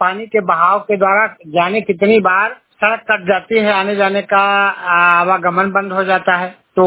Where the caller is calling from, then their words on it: Barabanki, Uttar Pradesh, India; मैं डिस्ट्रिक्ट बाराबंकी तहसील फतेहपुर विकास खंड सूरतगंज ग्राम सभा अहले माऊ से बोल रहा हूँ